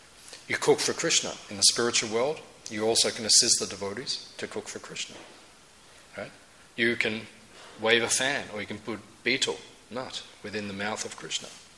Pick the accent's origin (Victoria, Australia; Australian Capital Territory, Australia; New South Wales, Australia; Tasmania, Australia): Tasmania, Australia; I'd say, you know, excuse me, from Tasmania, from out of town, I'm from Tasmania.